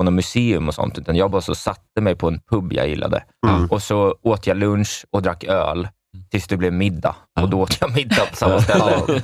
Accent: Sweden; Ja, men jag är tråkig svensk.

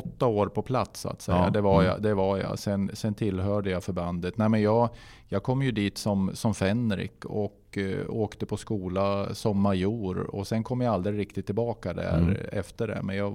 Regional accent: Gnarp, Gävleborg County, Sweden; also born or lived in Hudiksvall; Jag är ju född då i Hudiksvall, eftersom det är dit man tar sig när sånt ska hända. Så att säga. Men Gnarp är ju min födelsort och det är där jag är uppvuxen.

